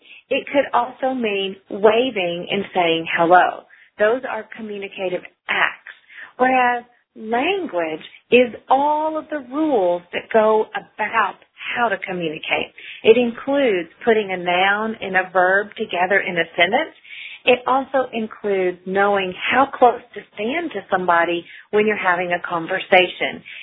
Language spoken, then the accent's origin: English; the South, United States; It could also mean Coke, which in the South we call all sodas Coke, and so we're from the South and that's what he learned